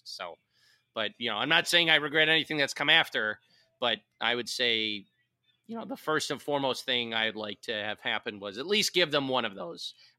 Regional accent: Chicago, Illinois, United States; because as a Chicago boy growing up in Chicago and witnessing the ridiculousness that is Jeremy Roenick, Chris Chelios, Ed Belfour

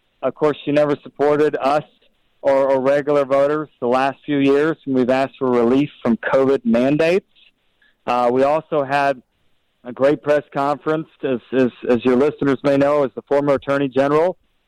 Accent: Nevada, United States; how poorly the Democrats are leading my home state of Nevada.

